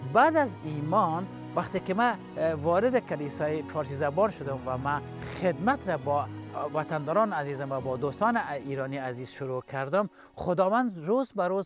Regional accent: Kabul, Afghanistan; زمان بچگی و جوانی و نوجوانی مرا در شهر زیبای کابل سپری کردیم. همچنان در یک خانواده تقریبا متعصب مذهبی به دنیا آمدیم

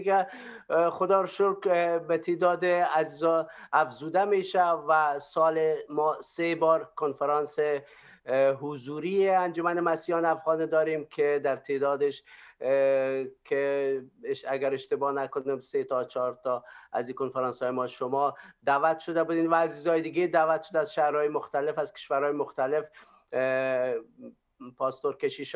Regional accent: Parwan, Afghanistan; also born or lived in Iran; now in Finland; از افغانستان هستم، شهر پروان، و مدت ایران زندگی کردم و بعد از آمدیم به فنلند تقریبا 11 سال میشه که به عیسی مسیح قلب خود دادیم و با برادرایم، پنج برادر در فنلند زندگی میکنیم

